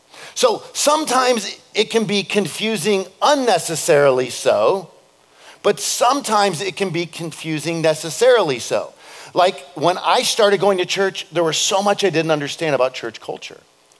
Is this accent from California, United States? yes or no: yes; California, United States; And that was part of what connected for me as a Californian. There wasn't a lot of church growing up.